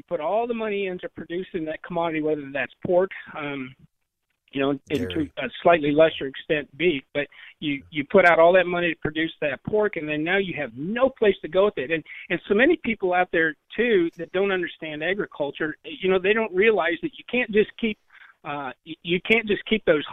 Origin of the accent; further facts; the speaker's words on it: Tarkio, Missouri, United States; I know in my hometown here in Tarkio, I have to stand on the porch to be able to get a good signal